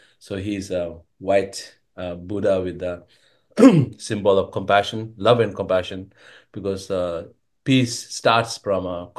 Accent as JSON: {"language": "English", "region": "Tibet", "country": "China", "said": "And I'm from Tibet, and then our museum in the Netherlands has been greatly blessed by the Dalai Lama"}